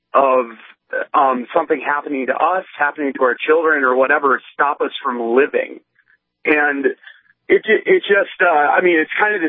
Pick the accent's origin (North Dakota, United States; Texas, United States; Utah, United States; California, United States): North Dakota, United States; Fargo; I grew up in Fargo. I would ride my bike downtown with my brother or my friends all the time.